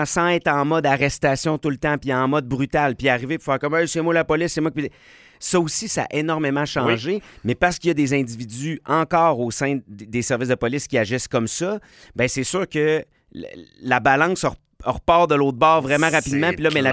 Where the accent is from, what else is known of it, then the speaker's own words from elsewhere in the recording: Limoilou, Quebec, Canada; moi, j'ai grandi à Limoilou.